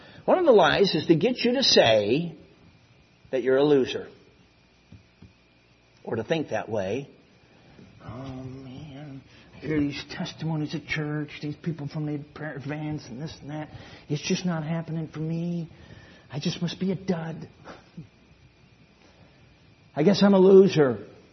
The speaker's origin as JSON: {"language": "English", "town": "Chicago", "region": "Illinois", "country": "United States", "tie": "born or raised there", "said": "I remember when we purchased a house in 2009 and out in the country, southern Michigan. I grew up in Chicago. I'm a city kid."}